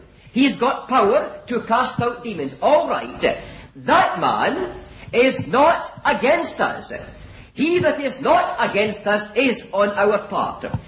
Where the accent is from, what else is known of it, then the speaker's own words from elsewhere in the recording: Stevenston, Scotland, United Kingdom; There are many Christians in Stevenston, my hometown